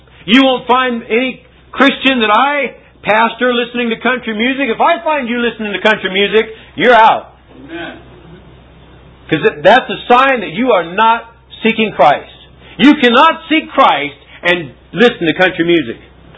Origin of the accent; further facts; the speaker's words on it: Albuquerque, New Mexico, United States; I grew up in Albuquerque, New Mexico. I grew up in the rodeo, state fair, western wear, country music.